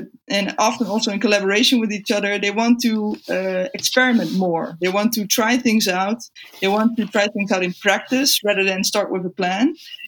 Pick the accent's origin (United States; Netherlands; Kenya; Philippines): Netherlands; I'm a researcher from the Netherlands. I work at Utrecht University